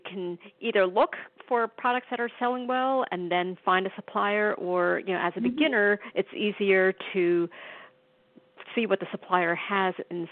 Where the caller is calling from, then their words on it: New York, United States; I'm calling from New York as well, like your first caller.